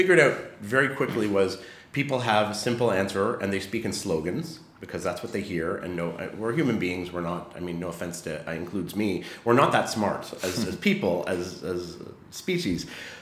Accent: Canada; moved away as an adult; I'm a Canadian who lives here.

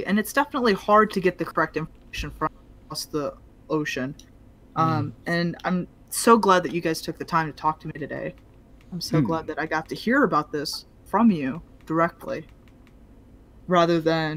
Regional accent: United States; You know, speaking as an American, the way that South African politics are represented is grossly and terribly misrepresented

